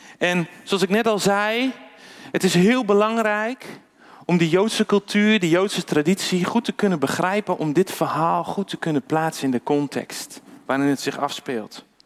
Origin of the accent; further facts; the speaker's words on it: Netherlands; Nou, wij zijn Nederlanders, wij houden van water, of niet?